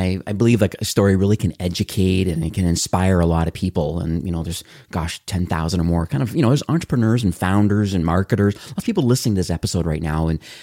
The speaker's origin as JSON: {"language": "English", "country": "Canada", "said": "And, you know, we're Canadian. I'm the same way."}